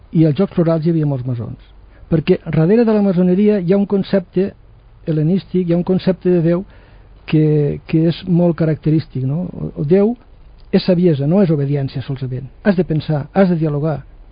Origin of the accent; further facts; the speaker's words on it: Les Borges Blanques, Catalonia, Spain; also born or lived in L'Espluga Calba; sóc nascut a l'Espluga Calba, terra de Lleida, estic molt orgullós, m'he criat i em sento molt de les Borges Blanques.